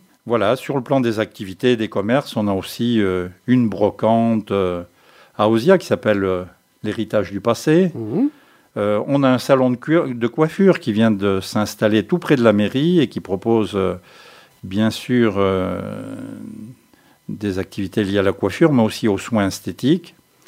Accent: Bellac, Nouvelle-Aquitaine, France; born there; Oui, absolument. Je suis né à Bellac.

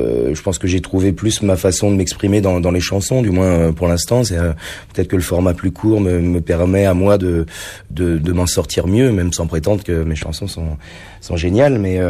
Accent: Île-de-France, France; toute mon enfance dans l'Essonne.

